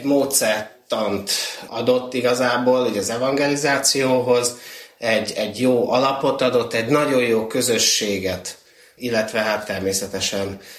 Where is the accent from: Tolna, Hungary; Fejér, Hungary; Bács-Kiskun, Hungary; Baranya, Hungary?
Bács-Kiskun, Hungary; Kecskemét; born there; Egy alföldi paraszt családból származom, Kecskeméten születtem. Gyerekkorban, 8-10 napos koromban nyilván meglettem keresztelve ott Kecskeméten, és jártam iskolai hittalra is, voltam elsáldozó, bérmálkozó.